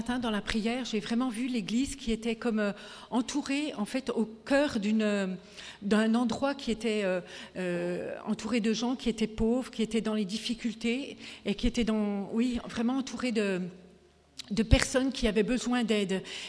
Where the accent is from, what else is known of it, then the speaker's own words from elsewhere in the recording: Dijon, Bourgogne-Franche-Comté, France; je viens de Dijon, donc c'est dans l'est de la France